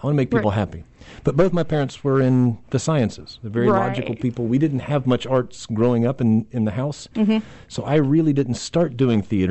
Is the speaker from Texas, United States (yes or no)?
yes; San Antonio, Texas, United States; I spent most of my time growing up in San Antonio, Texas, at Fort Sam Houston. My dad was Army, 20 years.